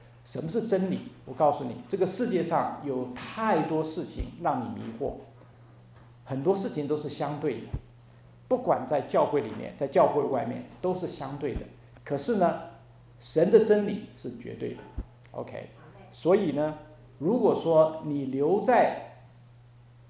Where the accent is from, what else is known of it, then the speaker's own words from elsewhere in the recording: China; 我们中国人常常讲人性本善人性本恶